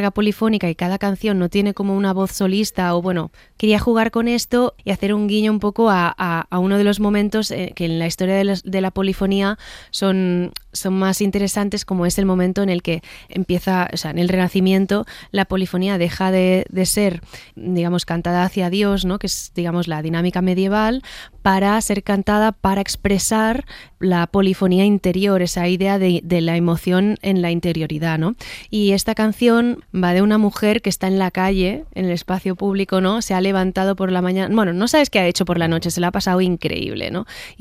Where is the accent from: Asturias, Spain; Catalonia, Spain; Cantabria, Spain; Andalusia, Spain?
Catalonia, Spain; Badalona; yo soy de ciudad, yo soy de Badalona, ¿sabes?